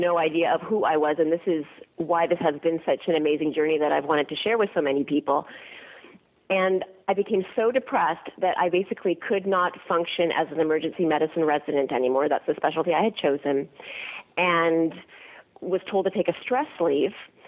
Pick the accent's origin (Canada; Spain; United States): Canada; that's where I went on my stress leave, I'm Canadian.